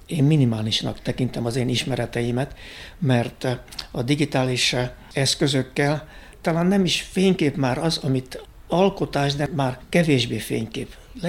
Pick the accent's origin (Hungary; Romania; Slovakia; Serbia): Romania; Târgu Mureș, Mureș County; minket Marosvásárhelyeket nem kérdeztek meg a II. Világháború után, hogy hova akarunk tartozni.